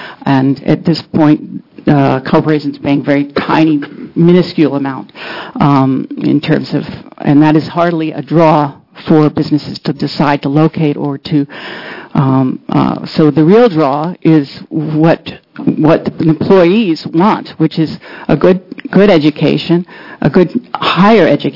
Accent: Portland, Oregon, United States; I'm from Northeast Portland, Chip Shields' district

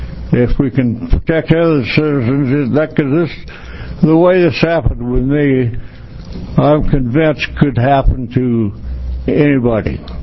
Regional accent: Oregon, United States; born there; We retired, come to Oregon, my home state. I was born in Tillamook County.

